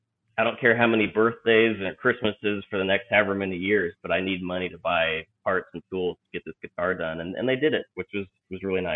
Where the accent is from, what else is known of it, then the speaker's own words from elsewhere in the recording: Albany, Oregon, United States; I grew up in Oregon in a small town called Albany.